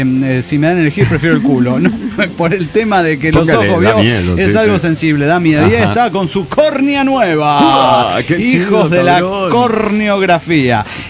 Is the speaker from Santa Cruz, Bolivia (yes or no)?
no; Cochabamba, Bolivia; de Cochabamba, Bolivia.